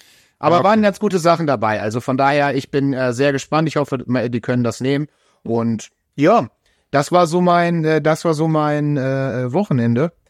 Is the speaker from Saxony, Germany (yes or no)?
no; Minden, North Rhine-Westphalia, Germany; ich komme ja aus Ostwestfalen, also aus Minden